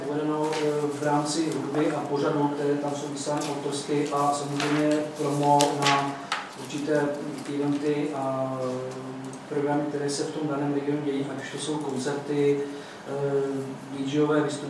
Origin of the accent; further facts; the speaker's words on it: Moravia, Czechia; Jsem taktéž Moravák